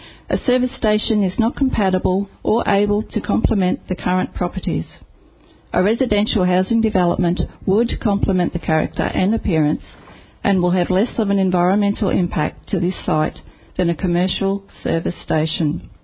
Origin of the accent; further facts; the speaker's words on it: Redland Bay, Queensland, Australia; I'm from Redland Bay.